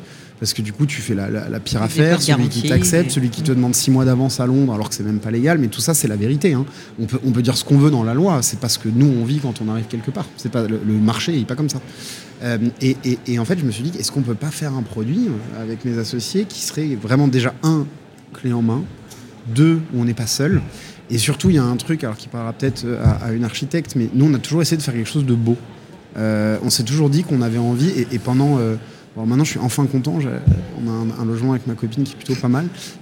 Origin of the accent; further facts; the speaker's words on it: Metz, Grand Est, France; now in Paris, France; Même quand je suis arrivé à Paris, moi, j'ai grandi à Metz.